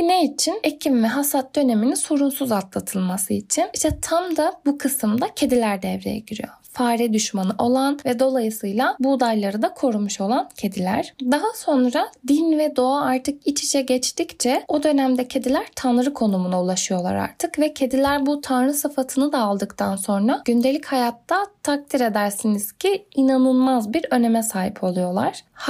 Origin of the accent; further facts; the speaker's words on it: Erzincan, Turkey; Bizim hani ben Erzincanlıyım. O tarafta da bence dikkate alınıyor bu.